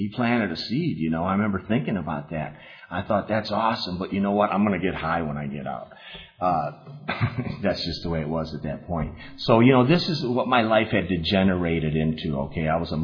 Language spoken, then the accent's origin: English; United States; hey, dude, you're Indian? Well, hell yeah, I'm Indian.